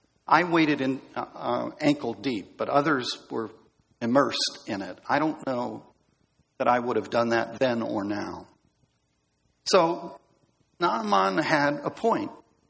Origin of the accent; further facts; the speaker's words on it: United States; I grew up here in Central Orange County